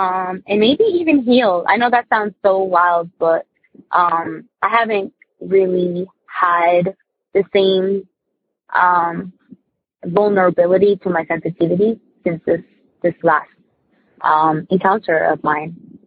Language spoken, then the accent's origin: English; New Jersey, United States; Hey, Tony and the gang. I'm from Jersey.